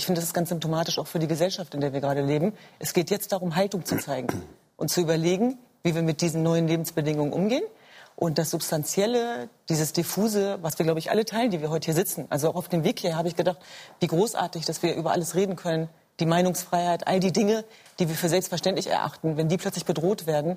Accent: Hanover, Lower Saxony, Germany; denn ich bin Hannoveranerin, das stimmt. Das ist aber nur die eine Seite der Medaille. Ich bin auch Jesidin

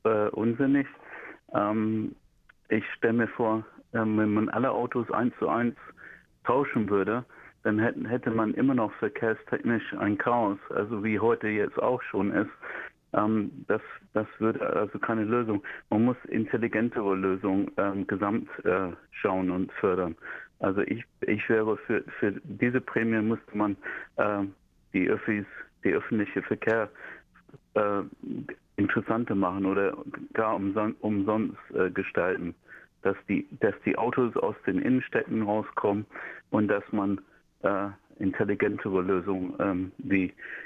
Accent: England, United Kingdom; German is a second language; now in Braunschweig, Germany; Ich bin Engländer, muss mir vielleicht ein bisschen verzeihen. Mein Deutsch ist vielleicht nicht so ganz gut

